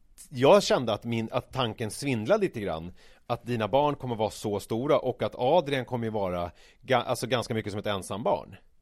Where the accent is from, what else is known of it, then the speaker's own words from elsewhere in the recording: Vega, Stockholm County, Sweden; also born or lived in Vasastan, Stockholm; jag flyttade från Vasastan till Vega 1986 när jag var 6 år